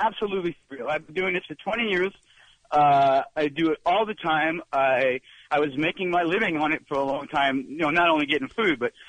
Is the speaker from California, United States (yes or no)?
yes; Simi Valley, California, United States; I'm from Simi Valley.